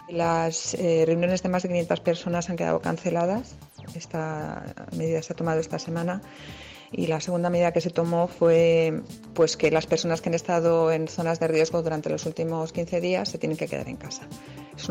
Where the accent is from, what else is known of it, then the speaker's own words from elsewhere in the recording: Madrid, Community of Madrid, Spain; now in Norway; Soy una madrileña que vive en Noruega.